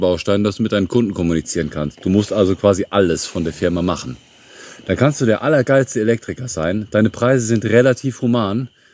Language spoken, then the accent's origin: German; England, United Kingdom; Als Engländer, ich kenne keinen Engländer, der einen deutschen Mann hatte.